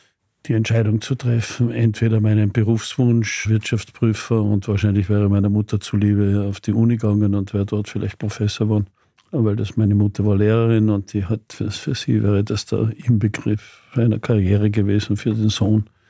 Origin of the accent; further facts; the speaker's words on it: Tyrol, Austria; Und ich als Tiroler